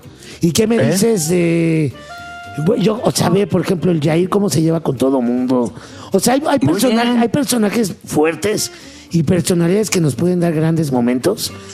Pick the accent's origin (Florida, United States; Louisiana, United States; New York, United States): New York, United States; Y me voy a Nueva York. Yo que soy neoyorquina.